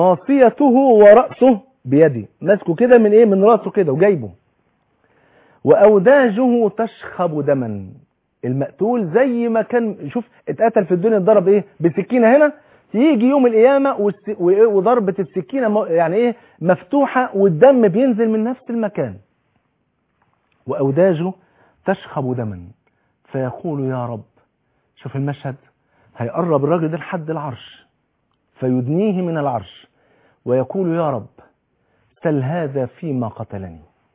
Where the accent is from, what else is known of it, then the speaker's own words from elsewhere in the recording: Egypt; كلنا مصريين